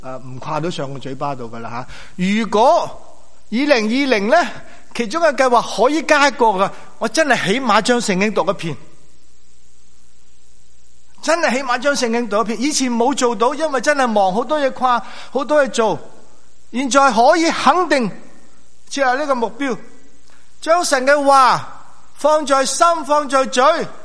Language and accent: Chinese; China; 我们中国人有个福气，就还有春节，还可以再计划